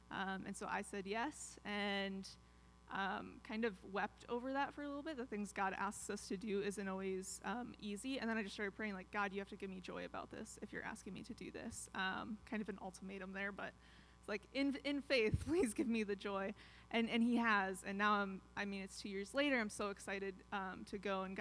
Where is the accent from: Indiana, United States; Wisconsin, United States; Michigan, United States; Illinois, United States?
Wisconsin, United States; Janesville; I grew up in Janesville, Wisconsin. That's where I'm at right now until I'm actually able to buy tickets and head out to Bolivia.